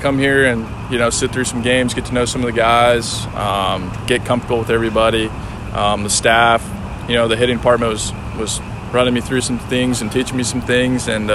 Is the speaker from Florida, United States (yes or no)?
yes; Florida, United States; I know it's a little hotter down here, but I'm from Florida, so it's nice to kind of feel like you're back home a little bit.